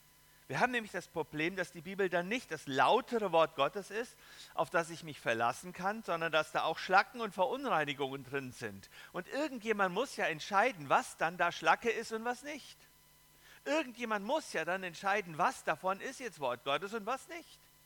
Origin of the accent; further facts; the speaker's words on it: Hesse, Germany; accent: Hessian village dialect; Ich bin so im Dialekt aufgewachsen, so im hessischen Dorfdialekt.